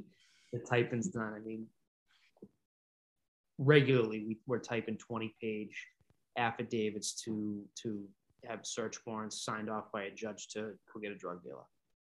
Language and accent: English; Winthrop, United States; I have a younger brother, 2 years younger than me, who was also born and raised in Winthrop.